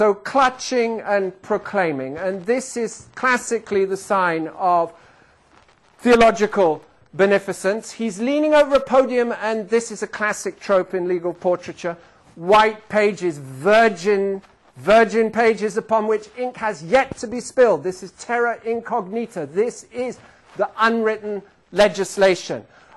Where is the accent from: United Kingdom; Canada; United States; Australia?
United Kingdom; England; I'm English, so I'm just reporting, not commenting.